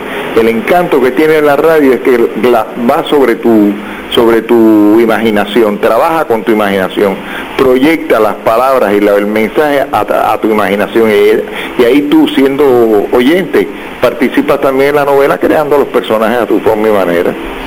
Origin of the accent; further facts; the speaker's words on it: Havana, Cuba; yo soy de la ciudad, yo nací en La Habana, yo soy muy habanero. Yo he conocido muchas Habanas